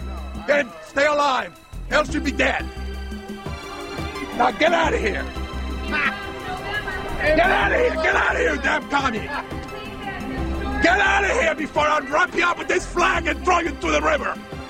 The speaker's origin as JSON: {"language": "English", "country": "Nicaragua", "moved": "yes", "lives_now": "United States", "said": "I am originally from Nicaragua, a runaway from communism."}